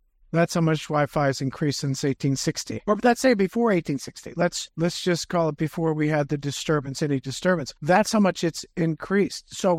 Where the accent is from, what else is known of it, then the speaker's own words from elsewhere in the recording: Pennsylvania, United States; I came from Pennsylvania. I didn't go out that much during the winter. It was too dang cold out.